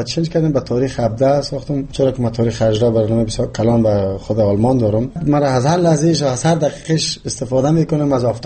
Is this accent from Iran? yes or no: no; Jalalabad, Nangarhar, Afghanistan; born there; من خودم یک تاجک و کس پنشیر، پدر مادرم از پنشیر است، ولی من در جلال‌آباد تولد شدم.